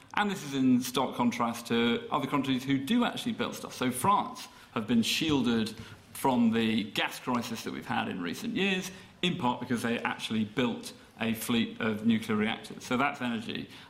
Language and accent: English; Yorkshire and the Humber, United Kingdom; I grew up in West Yorkshire, born and raised there.